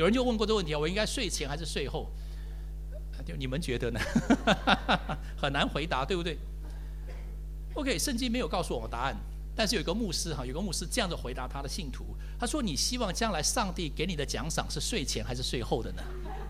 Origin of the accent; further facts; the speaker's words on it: Taiwan; 比我们从台湾来的还要更是这个经济上更是富裕啊